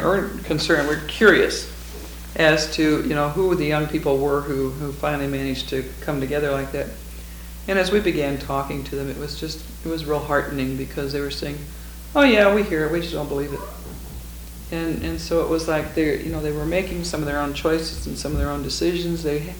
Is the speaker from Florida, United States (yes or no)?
no; Denver, Colorado, United States; I'm from Denver. Okay. Yeah, I live in Denver.